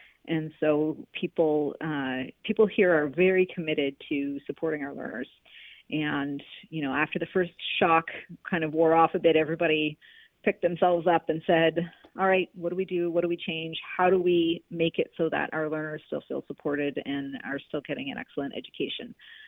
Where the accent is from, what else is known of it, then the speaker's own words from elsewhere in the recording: Nova Scotia, Canada; moved away as an adult; also born or lived in California; So I grew up in Nova Scotia, and then when I turned 18, I went away to university in California. I went to Stanford, and I ended up living in California for about 20 years.